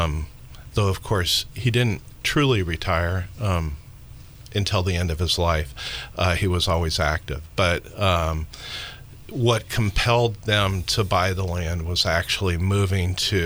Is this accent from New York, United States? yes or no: no; Berkeley, California, United States; Well, we grew up in Berkeley, and our parents purchased a prune and pear orchard in Alexander Valley in 1967.